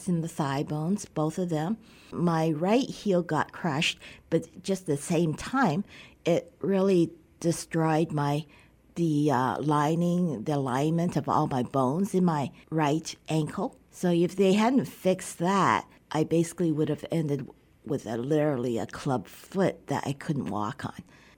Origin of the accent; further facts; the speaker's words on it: Canada; also born or lived in Taiwan; I grew up in Canada. Okay. I was born in Taiwan. And at age 5, my parents immigrated to Canada.